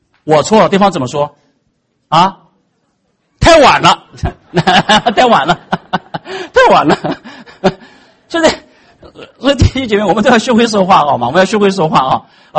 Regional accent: China; 我们中国人说一句话让人笑，一句话让人跳，对不对？

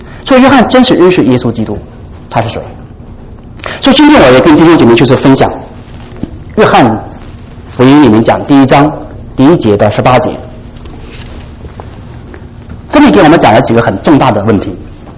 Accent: China; 赦免跟我们中国人讲的那个大人不计小人过，那简直是两回事

